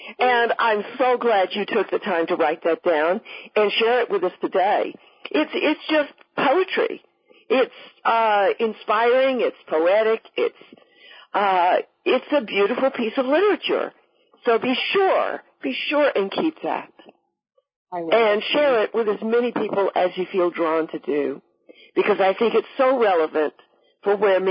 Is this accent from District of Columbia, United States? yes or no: no; Texas, United States; I have a major art exhibit in my hometown in Texas where I want to relocate all of my paintings before the move